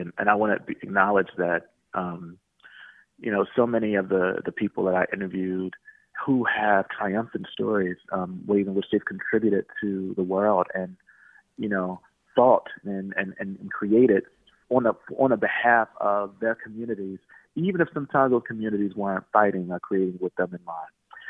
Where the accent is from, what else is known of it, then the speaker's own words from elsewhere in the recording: Camden, New Jersey, United States; the ways that we were sort of riled against as working poor people growing up in Camden, New Jersey.